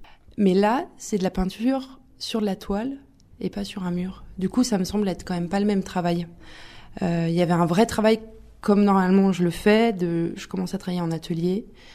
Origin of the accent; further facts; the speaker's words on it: Lyon, Auvergne-Rhône-Alpes, France; je suis repartie sur Lyon parce que je suis lyonnaise à la base.